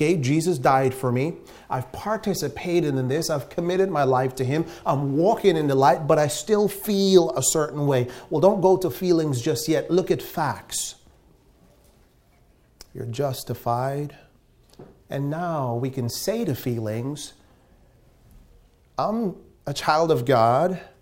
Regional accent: Guyana; Growing up in Guyana, I remember the local men always had issues with things like this.

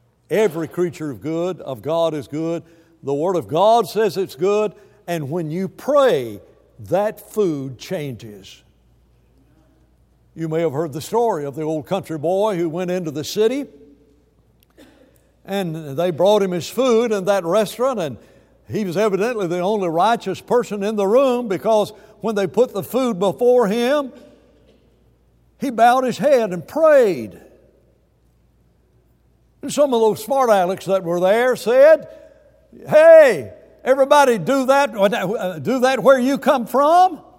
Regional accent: Alabama, United States; I grew up in Alabama and we talked about a lot about whatchamacallits.

